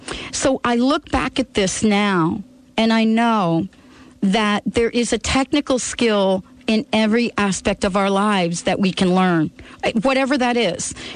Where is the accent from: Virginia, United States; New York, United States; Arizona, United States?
New York, United States; New York City; I grew up in the Bronx, and I don't know if many of you are familiar with this, but in New York City, and especially in the Bronx, as I recall, there were these centers